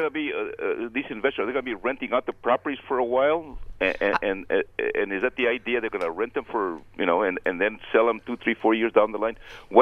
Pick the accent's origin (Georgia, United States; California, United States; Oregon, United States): California, United States; also born or lived in Arizona; I'm from California and Arizona.